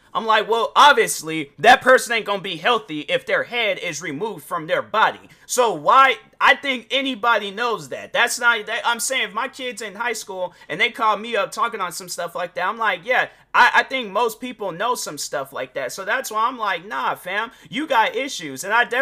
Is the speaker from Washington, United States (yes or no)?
yes; Washington, United States; people that in Seattle, because I'm from Washington State